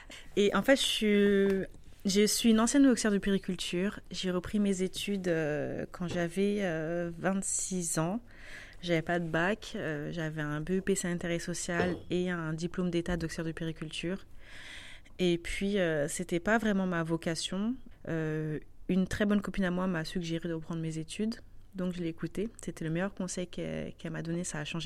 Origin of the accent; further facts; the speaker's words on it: Saint-Ouen, Île-de-France, France; J'ai grandi dans 93 à Saint-Ouen, dédicace à ceux qui connaissent